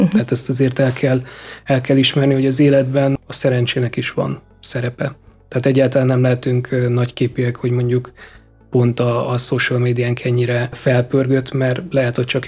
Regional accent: Tolna, Hungary; moved away as an adult; now in Budapest, Hungary; én alapvetően vidéken nőttem föl, Dombóvár mellett, falun, és onnan 18 éves koromban költöztem el egyből Budapestre.

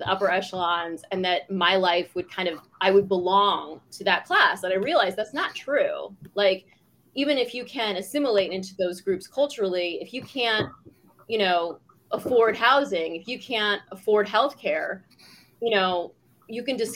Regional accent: St. Louis, Missouri, United States; But I was very proud that like for a while when I told people I was from St. Louis, they'd be like, oh … from there.

